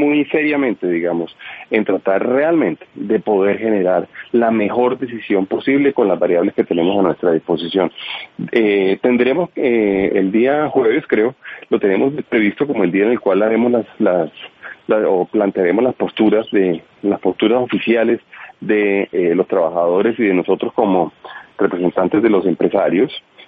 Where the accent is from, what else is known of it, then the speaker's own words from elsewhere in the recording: Colombia; lo que tenemos es un mercado laboral que no nos permite, como colombianos, como país, como economía, generar suficientes empleos